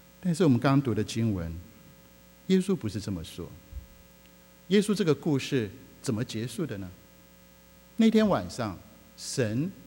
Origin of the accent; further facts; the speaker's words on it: China; 我们中国人会说为达目的不择手段